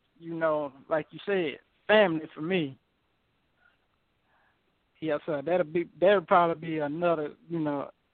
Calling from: Proctor, Arkansas, United States; Oh, I'm out here in Proctor, Arkansas, a little rural town outside the city limits.

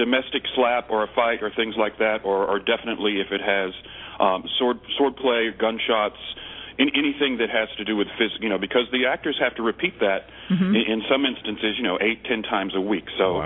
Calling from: Washington, District of Columbia, United States; I'm calling in from D.C.

